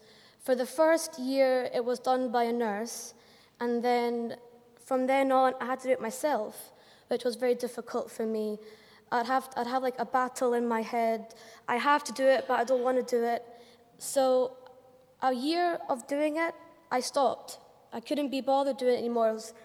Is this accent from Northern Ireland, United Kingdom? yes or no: no; Edinburgh, Scotland, United Kingdom; now in Glasgow, United Kingdom; I'm 19 years old. I grew up in Edinburgh, but I now live in Glasgow as a college student.